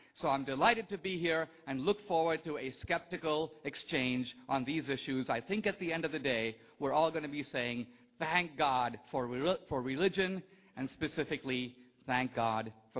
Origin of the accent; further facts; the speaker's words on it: Mumbai, Maharashtra, India; I come from Bombay, India. My family is from a part of India called Goa. I was born Christian.